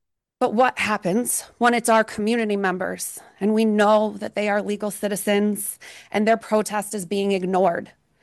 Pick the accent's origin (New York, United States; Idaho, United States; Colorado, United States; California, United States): New York, United States; Painted Post; I am from Painted Post.